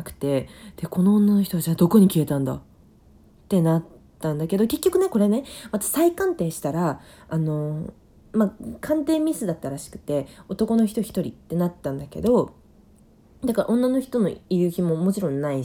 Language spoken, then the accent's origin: Japanese; Hokkaido, Japan; 私北海道出身だからさ、ちょっと北海道 SOS 事件ちょっとゆかりあるからお届けしたいんですけれども